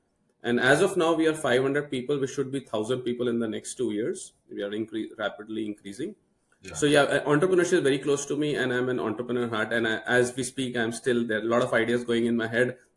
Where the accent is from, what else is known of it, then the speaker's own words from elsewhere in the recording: New Delhi, Delhi, India; So I grew up in New Delhi, as you rightly said, and I was a good student in my childhood.